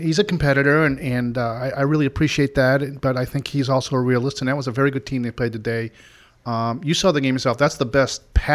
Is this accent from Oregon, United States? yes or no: no; Maine, United States; first of all, I grew up in Maine and worked for five different newspapers in 4 different states.